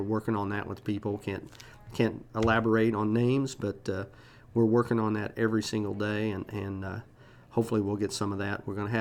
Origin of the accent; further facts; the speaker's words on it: Franklin, United States; I grew up in Franklin. I was born here, and just real proud of what's going on here in our city.